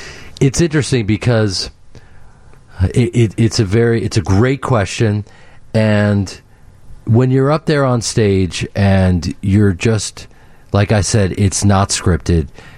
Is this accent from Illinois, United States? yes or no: yes; Chicago, Illinois, United States; growing up in Chicago, having this incredible town support you